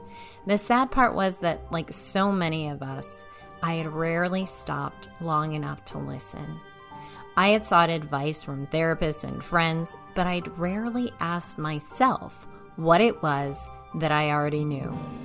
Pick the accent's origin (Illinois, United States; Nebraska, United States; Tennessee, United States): Illinois, United States; Chicago; also born or lived in Massachusetts; sacrificed everything, emotionally and financially, to move my family from Massachusetts back to my hometown of Chicago and pursue my dreams.